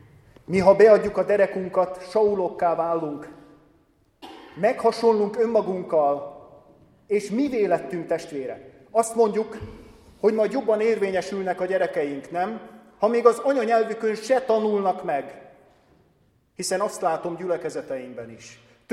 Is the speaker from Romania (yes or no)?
yes; Transylvania, Romania; akár itt, akár Erdélyben, szülőhazámban